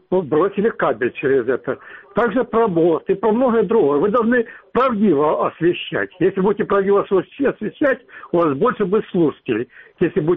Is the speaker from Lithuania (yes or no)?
no; Ukraine; я сам украинец